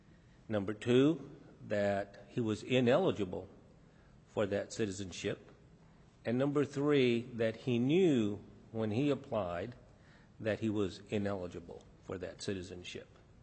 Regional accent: El Paso, Texas, United States; I'm from El Paso, Texas

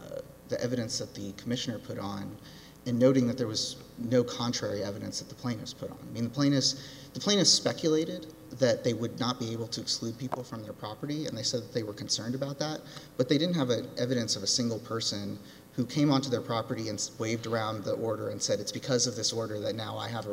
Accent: Texas, United States; But I'm from Texas. We have a lot of storms. I'm very familiar with them.

